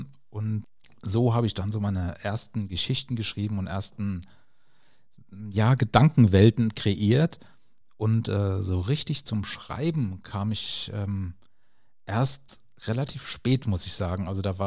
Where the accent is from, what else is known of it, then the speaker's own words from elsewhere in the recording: Lorch, Hesse, Germany; ich komme hier aus dem schönen Rheingau, bin aufgewachsen in Lorch und wohne mittlerweile auch in dem Höhenort Ransel. Da ist auch meine komplette Familie ansässig, also wir sind quasi so richtige Eingeheimste, so Lorcher und Ranseler.